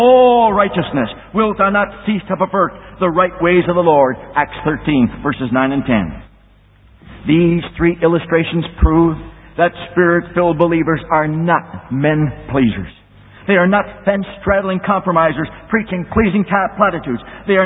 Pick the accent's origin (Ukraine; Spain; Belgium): Belgium; I know, I'm from Belgium.